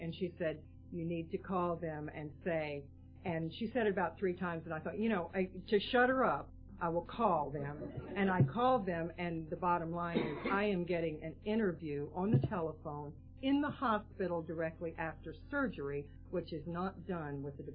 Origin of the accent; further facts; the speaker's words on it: West Coast, United States; I was raised out on the West Coast by a great aunt and uncle, and I had an older sister.